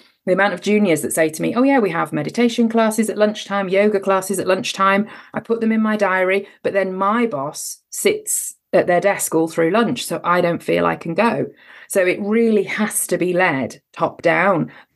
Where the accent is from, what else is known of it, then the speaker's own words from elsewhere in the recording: England, United Kingdom; accent: Cambridge; I got bullied for my accent because I lived in the north, but I'd been born in the south with a Cambridge accent, and living in the north, they didn't like that.